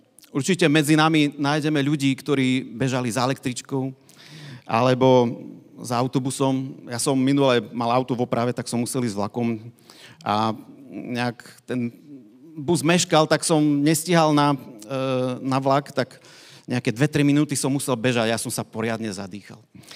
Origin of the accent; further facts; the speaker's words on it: Tatras, Slovakia; keď v Tatrách, odkiaľ pochádzam